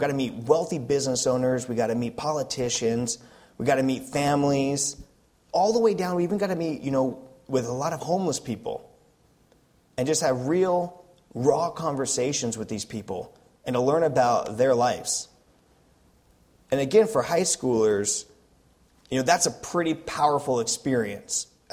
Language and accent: English; Oregon, United States; So like I said, I was from Oregon